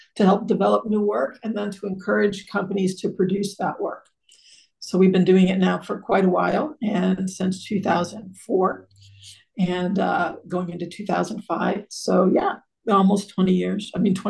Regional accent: Connecticut, United States; My dad was in the Air Force, so we traveled a bunch. But my parents retired to Connecticut, where I went to high school.

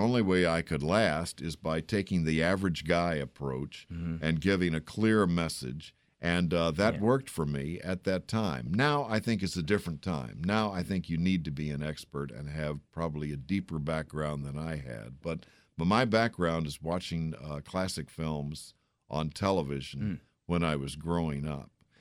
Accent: San Antonio, Texas, United States; I grew up in San Antonio, Texas.

